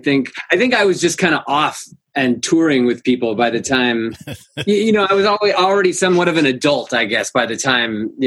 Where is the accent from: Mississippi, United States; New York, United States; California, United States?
California, United States; Los Angeles; And I used to bemoan the fact that I was from Los Angeles because I felt like people come here to play and people come here to put something together.